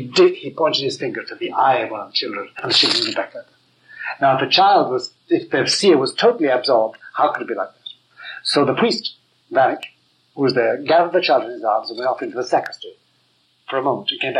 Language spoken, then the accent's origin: English; Ireland; There's one other factor which is going to make you laugh, but which, for me, is paramount because I'm Irish.